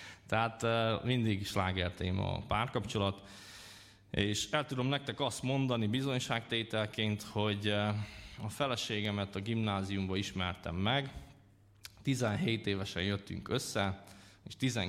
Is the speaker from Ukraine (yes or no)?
yes; Zakarpattia Oblast, Ukraine; egy eléggé szegény családból származom. Kárpátalja, Ukrajna, és nem voltak lelkész felmenőim, és nem volt olyan családom, aki nagyon támogatott volna a hitben